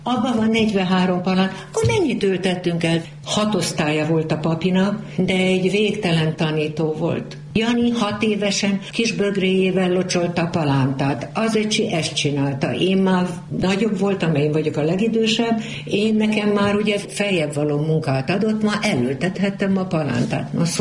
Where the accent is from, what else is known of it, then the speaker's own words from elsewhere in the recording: Palócföld, Hungary; Ez megint csak az, hogy a palótságot, én nem születtem palócnak, de azzá váltam. Mert ez a kultúra vett körül. Ízig, vérig palócnak mondom magam.